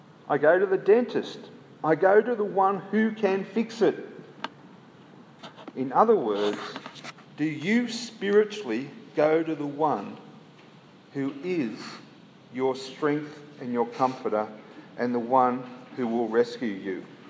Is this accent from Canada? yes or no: no; Newcastle, New South Wales, Australia; I don't know about you, but when I was young, I was scared of the night. And when we moved our homes from Broadmeadow to New Lambton Heights in Newcastle